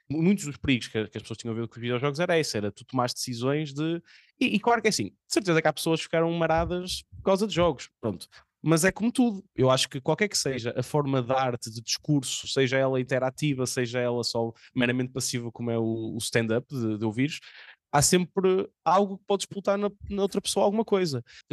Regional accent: Valongo, Porto, Portugal; Eu sou de Valongo e mesmo assim não arranjo uma todos os dias.

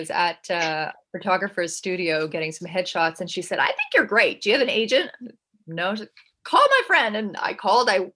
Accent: Canada; now in United States; And so I'm Canadian.

